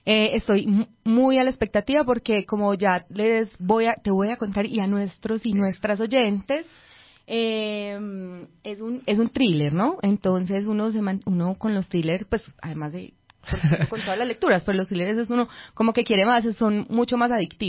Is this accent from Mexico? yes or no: no; Medellín, Antioquia, Colombia; como en el corazón de los que somos de Medellín.